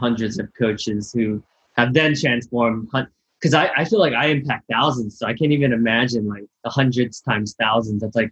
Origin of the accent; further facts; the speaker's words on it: United States; as someone who's gone through corporate America, you know, I'm Asian American, right?